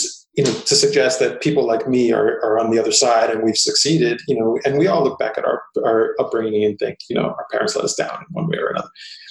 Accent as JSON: {"language": "English", "region": "New York", "country": "United States", "tie": "born or raised there", "said": "Well, you know, this is the 80s in New York, which was a really interesting time. You know, my parents immigrated to New York in their teens and early 20s."}